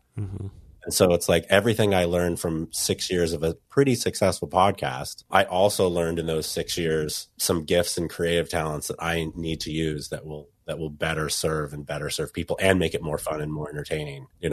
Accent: Seattle, Washington, United States; I grew up in Seattle. I moved to Seattle when I was 6 years old. I've been here my whole life.

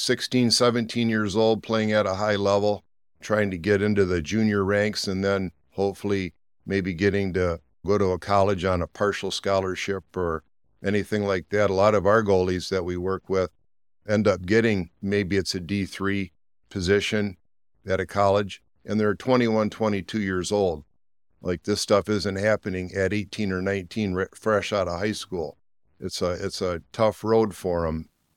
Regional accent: Port Huron, Michigan, United States; From Port Huron.

